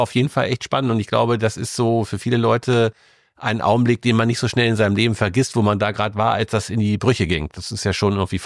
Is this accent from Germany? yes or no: yes; Großburgwedel, Lower Saxony, Germany; Also ich bin in Großburgwedel geboren und von daher bin ich total objektiv. Also Großburgwedel ist einfach meine Heimat und es ist einfach wunderschön dort. Wir haben eine traumhafte niedersächsische Landschaft, so wie sich das gehört, schön flach, mit viel Landwirtschaft, mit wunderschönen Wäldern.